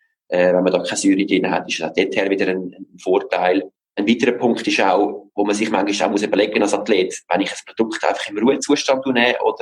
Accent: Switzerland; als Schweizer

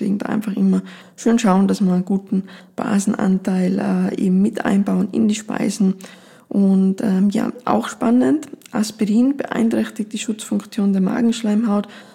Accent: Tyrol, Austria; wie man bei uns in Tirol so schön sagt

